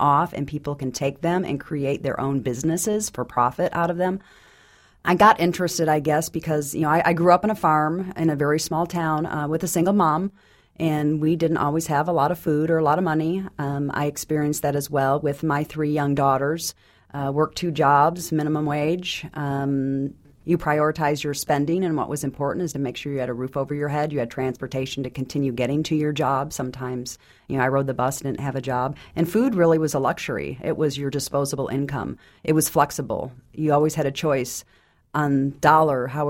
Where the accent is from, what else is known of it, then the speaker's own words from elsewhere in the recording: Detroit, Michigan, United States; now in Tulsa, United States; I'm from Detroit. It looks like a really good neighborhood to me.